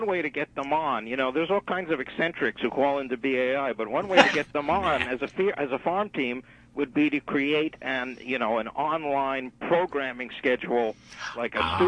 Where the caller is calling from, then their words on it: Portland, Oregon, United States; I am calling from Portland, Oregon, Le Guin Land.